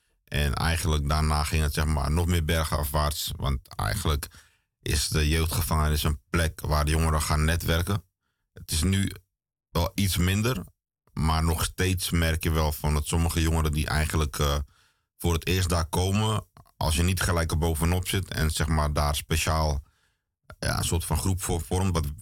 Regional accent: Amsterdam, North Holland, Netherlands; En verder ben ik gewoon geboren en getogen in Amsterdam-West, Slotermeer.

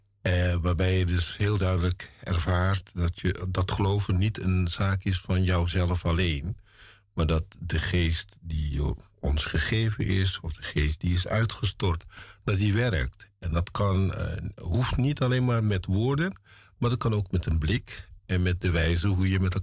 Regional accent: Vught, North Brabant, Netherlands; born there; geboren in Vught in 1956.

